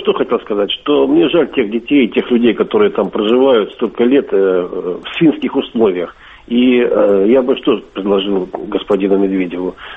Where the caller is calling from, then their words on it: Kaliningrad, Kaliningrad Oblast, Russia; И вот я из Калининграда.